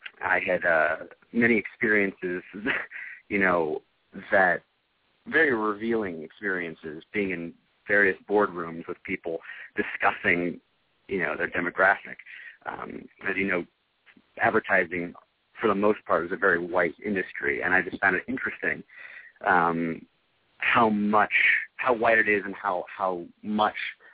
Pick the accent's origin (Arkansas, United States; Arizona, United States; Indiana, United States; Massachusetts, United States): Indiana, United States; Indianapolis; moved away as an adult; now in New York, United States; I was raised in Indianapolis, Indiana, kind of the heart of the country.